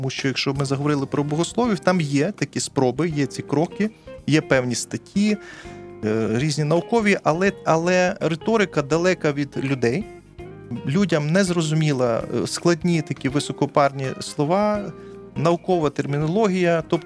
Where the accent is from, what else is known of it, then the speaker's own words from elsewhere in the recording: Kyiv, Ukraine; я киянин, я тут народився